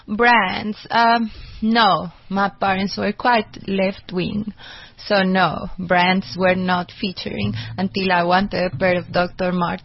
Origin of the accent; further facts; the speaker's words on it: Colombia; moved away; also born or lived in United States; I'm originally from Colombia. So I was in the States and then I came here.